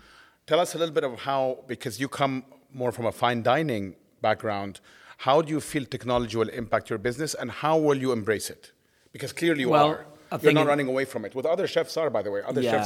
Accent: Cairo, Cairo Governorate, Egypt; moved away; also born or lived in New York; New York, and I lived in New York for 5 years, and I consider it, one of the best cities in the world. I grew up in Cairo, which I'm in love

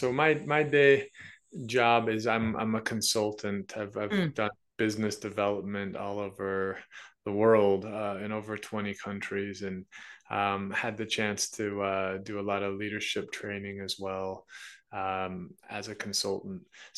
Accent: Salt Lake City, Utah, United States; Yeah, so I grew up mainly in Salt Lake City.

